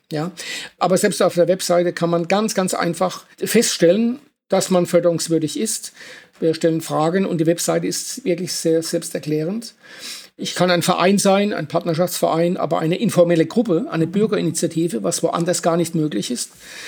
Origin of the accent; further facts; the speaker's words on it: Baden-Württemberg, Germany; ich komme aus der Kurpfalz. Ja, wir waren einmal bayerisch vor langer, langer Zeit. Aber das ist nicht der Grund. Das, denke ich, ist eher, ja, hat einen anderen Grund, dass ich eben im Süden beheimatet bin.